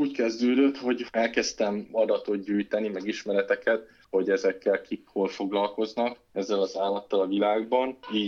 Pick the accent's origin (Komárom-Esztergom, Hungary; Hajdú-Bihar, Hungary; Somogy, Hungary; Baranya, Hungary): Hajdú-Bihar, Hungary; Debrecen; gyerekkoromból ered, mert én debreceni vagyok